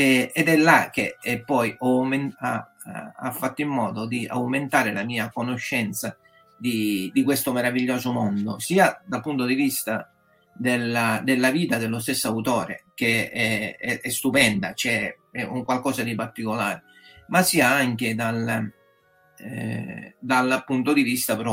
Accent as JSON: {"language": "Italian", "town": "Catania", "region": "Sicily", "country": "Italy", "lives_now": "Parma, Italy", "said": "ho 48 anni a luglio, e quindi sono originario di Catania, però vivo dal 2020 a Parma, in Emilia-Romagna, per questioni di lavoro, un po' come tanti meridionali che espatriano dalla propria terra per motivi di di lavoro."}